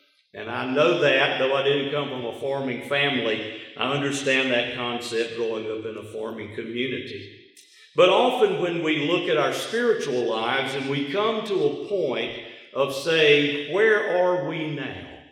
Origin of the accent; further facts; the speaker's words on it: Madison, Florida, United States; I grew up in a town very similar to Ashburn. I'm from Madison, Florida, which is about the size of Ashburn.